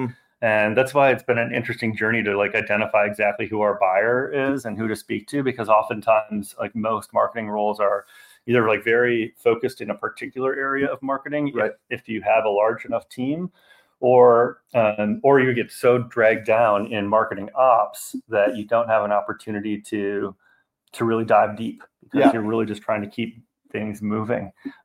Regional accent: Minnesota, United States; I mean, I grew up in Minnesota. The Minnesota dream was I want a house, I want a car, and I want a yard, and I want a cabin up north.

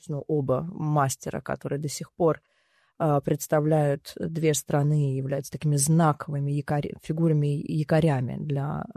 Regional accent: Tallinn, Harju County, Estonia; мы из Таллина, а где это Таллин, а где это Эстония?

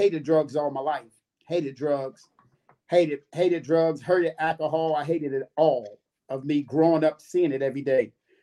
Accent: Pittsburgh, Pennsylvania, United States; I'm from the Hill District. I'm from Pittsburgh, Pennsylvania. You know where the Hill is for district.

